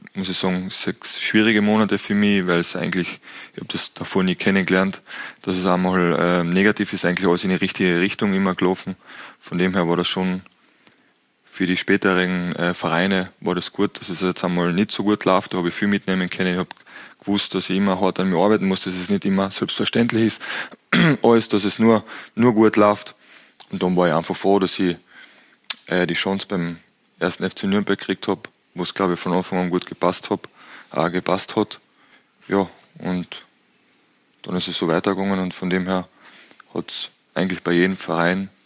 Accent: Austria; Du tust da einfach als Österreicher. Ich wollte einfach näher an die Heimat

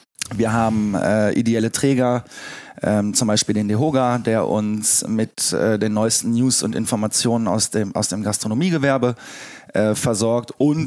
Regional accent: Bonn, North Rhine-Westphalia, Germany; Ich bin Bonner, also ich bin tatsächlich Rheinländer.

